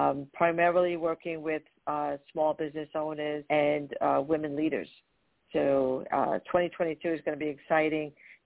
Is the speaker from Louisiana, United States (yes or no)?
no; Brooklyn, New York, United States; now in New Jersey, United States; So if you can't hear it, I am from Brooklyn, New York, and now living in New Jersey for the last about 30 years or so.